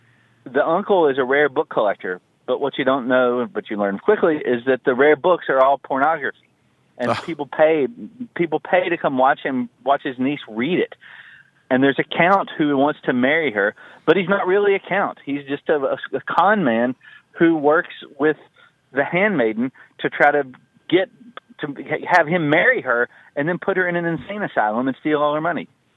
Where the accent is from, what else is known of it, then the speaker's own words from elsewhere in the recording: the South, United States; I'm from the South.